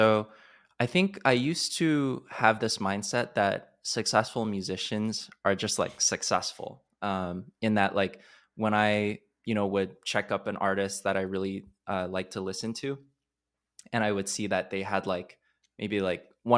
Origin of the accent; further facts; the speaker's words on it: China; Basically, I grew up in China